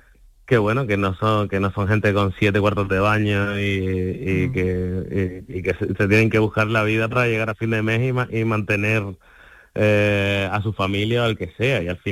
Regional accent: Las Palmas de Gran Canaria, Canary Islands, Spain; accent: Canarian; Claro, es canario, de Las Palmas de Gran Canaria y mi barrio exactamente, para que no haya dudas de acento.

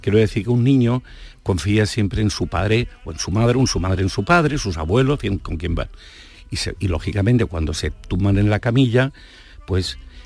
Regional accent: Catalonia, Spain; also born or lived in Turre; Aunque yo me he criado en Cataluña, ya como le dije a Charo, porque mi padre se ha trasladado allí

